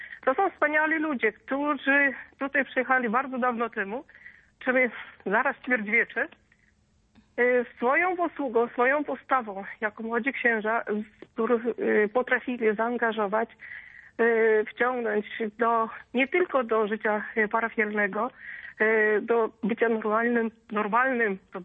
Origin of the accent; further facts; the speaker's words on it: Vilnius, Vilnius County, Lithuania; mieszkam tutaj od urodzenia, od dziada, pradziada. Należę do tego pokolenia, które po prostu przekroczyło już 50